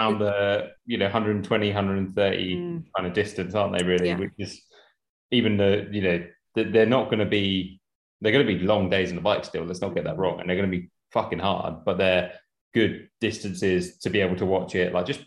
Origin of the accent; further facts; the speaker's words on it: United Kingdom; And as a British person, there's quite a few British riders there.